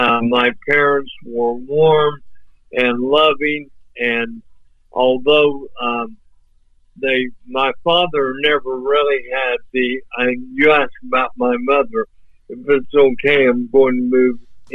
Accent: Kiowa, Kansas, United States; I grew up in Kiowa, Kansas, and it's only 6 miles from Hazleton to Kiowa, and my parents moved there to put my sister and I in Kiowa schools. I started kindergarten there

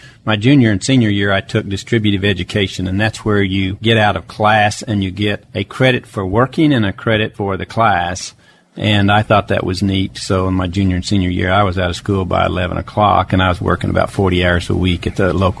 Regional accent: Emporia, Kansas, United States; born there; I was born in Emporia, Kansas, November 13, 1941.

